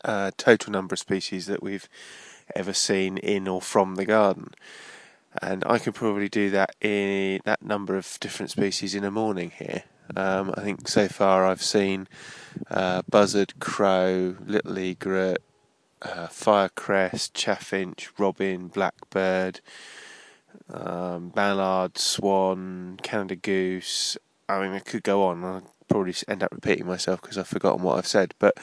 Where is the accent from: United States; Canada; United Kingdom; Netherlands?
United Kingdom; England; I'm English